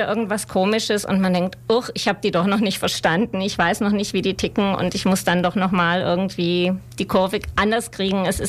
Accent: Esslingen, Baden-Württemberg, Germany; also born or lived in Kassel; Ich bin ursprünglich aus Kassel. Ich bin in Hessen geboren. Meine Eltern sind dann nach Süddeutschland umgesiedelt. Bin in Esslingen aufgewachsen, also gar nicht so weit weg von hier. Zum Studium dann nach Berlin.

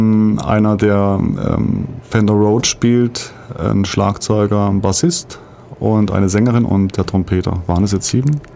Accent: Baden-Württemberg, Germany; now in Ulm, Germany; Ich bin kein Ulmer, ich bin aufgewachsen im Dreiländereck in Basel, auf deutscher Seite. Und wohne aber schon seit 93 in Ulm. Oder 94?

